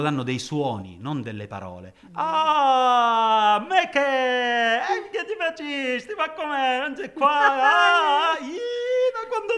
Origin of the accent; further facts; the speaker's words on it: Caltanissetta, Sicily, Italy; born there; also born or lived in Siracusa; io sono nato a Caltanissetta, ho abitato a Siracusa e quindi risento le influenze orientali e occidentali.